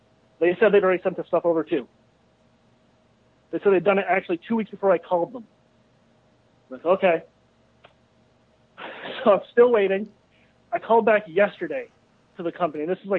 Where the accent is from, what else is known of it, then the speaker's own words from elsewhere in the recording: Vermont, United States; accent: northern; I'm very far from Tennessee. I'm in Vermont, exactly.